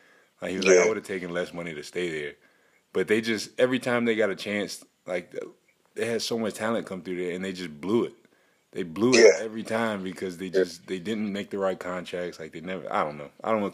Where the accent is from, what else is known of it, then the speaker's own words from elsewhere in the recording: East Coast, United States; Like, to me, I'm from the East Coast. Like, we still had a ton of diversity, too, but I felt like we were a lot more segregated, for lack of a better word.